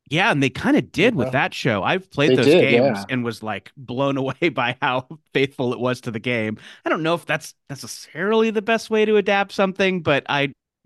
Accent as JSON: {"language": "English", "region": "California", "country": "United States", "tie": "born or raised there", "said": "I grew up in Orange County"}